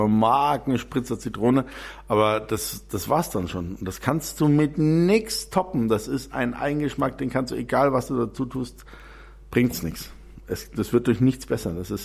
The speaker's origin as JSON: {"language": "German", "country": "Austria", "said": "Aber wenn er dann 3-4 Jahre im Bauernhaus bei uns in Österreich, da ist er seit 20 Jahren, wächst er total verholzt."}